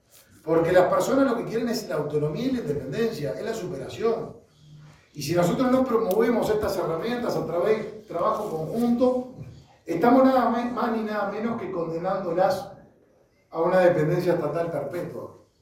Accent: Uruguay; como uruguayos Salto es parte de nuestro país

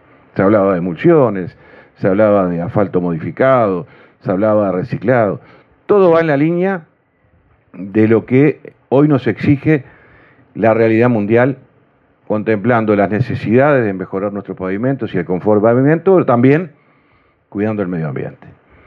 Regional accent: Uruguay; nos sentimos orgullosos, como, no como ministros, sino como uruguayos

